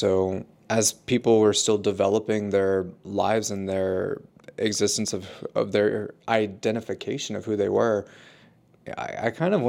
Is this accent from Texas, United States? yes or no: yes; College Station, Texas, United States; Like College Station, Bryan okay. area.